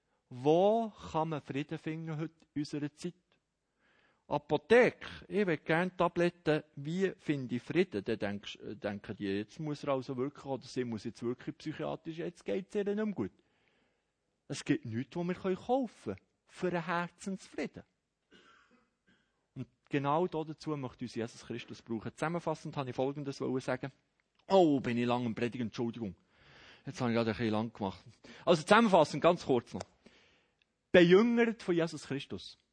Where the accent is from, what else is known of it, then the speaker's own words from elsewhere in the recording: Bern, Switzerland; Ich bin immer noch in der Schockstarre vom Emmental her. Jetzt bin ich schon 4 Jahre in Bern.